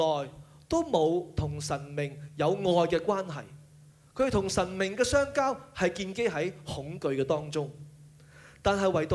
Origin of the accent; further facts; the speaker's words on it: Hong Kong; 讓我們就以我們香港人最喜歡去的地方日本做一個例子